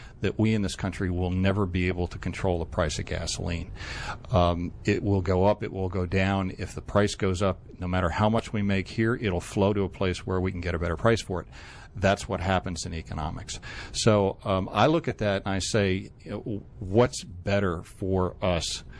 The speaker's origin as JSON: {"language": "English", "town": "Vestal", "region": "New York", "country": "United States", "said": "I'm originally from Vestal, New York, up near Binghamton."}